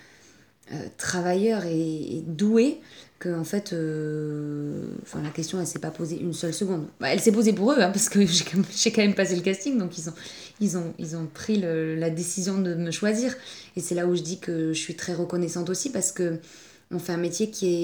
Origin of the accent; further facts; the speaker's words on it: Toulouse, Occitanie, France; moved away as an adult; now in Paris, France; Alors moi, j'ai quitté Toulouse, j'avais 20 ans, et je suis arrivée à Paris